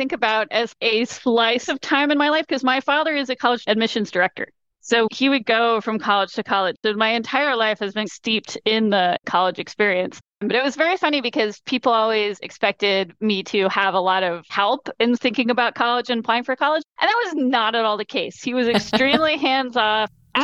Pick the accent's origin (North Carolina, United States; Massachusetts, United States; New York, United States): New York, United States; Lansing; also born or lived in Indiana / Ohio / Memphis, Tennessee; I was born in Indiana, despite my mother not remembering. We moved on my second birthday to Ohio. We moved from there to Memphis, Tennessee. And then I went to the last part of middle school and high school in upstate New York in a tiny little town called Lansing